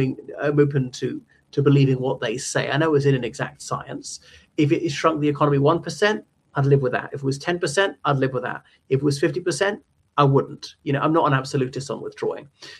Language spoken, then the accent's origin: English; Ireland; from Ireland.